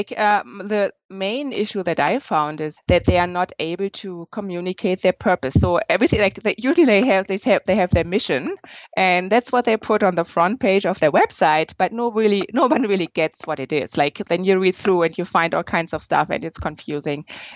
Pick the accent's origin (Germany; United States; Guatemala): Germany; now in Canada; I'm from Germany and … since I'm in Canada